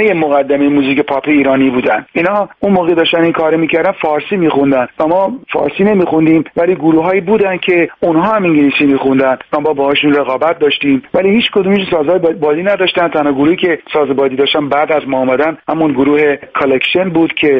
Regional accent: Tehran, Tehran Province, Iran; moved away as an adult; now in Boston, United States; در تهران به دنیا اومدم و همونجا هم بزرگ شدم.

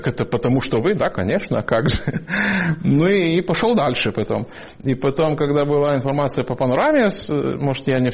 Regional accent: Lithuania; Я говорю, вот из Литвы.

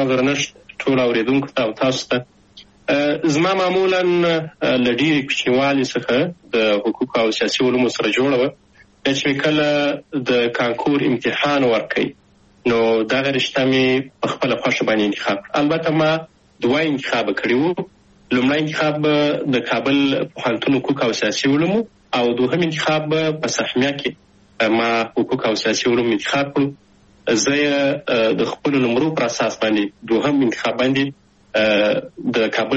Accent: Shajoy, Zabul, Afghanistan; also born or lived in Kabul; زه اصلا د زابل ولایت د شاجوی ولسوالي یم تقریبا په 2015 میلادي کې د زابل په شاجوی کې د مسازو په نوم په یوه کلي کې هلته ونړۍ ته راغلم

